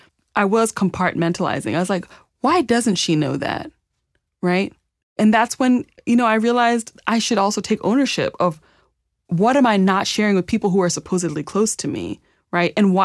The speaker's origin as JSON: {"language": "English", "town": "Champaign", "region": "Illinois", "country": "United States", "tie": "born or raised there", "said": "You know, I grew up in East Central Illinois in a Midwest college town, you know, Champaign, Illinois, a university town."}